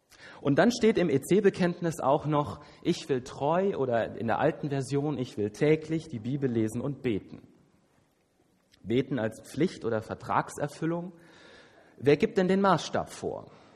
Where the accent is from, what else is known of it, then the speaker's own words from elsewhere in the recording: Manderbach, Hesse, Germany; born there; Ich stamme gar nicht so weit von hier, gebürtig aus Manderbach, Dillenburg. Ist ja auch so eine fromme Ecke.